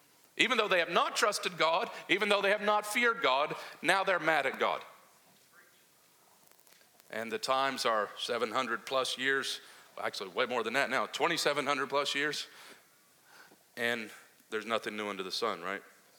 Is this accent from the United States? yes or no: yes; Barbourville, Kentucky, United States; also born or lived in Detroit; I was born in Detroit, but grew up in a small town in Kentucky called Barberville.